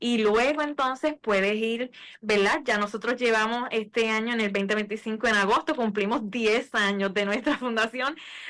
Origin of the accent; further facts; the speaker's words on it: Puerto Rico; Y se nos hace, como buen puertorriqueño, un arroz con pollo.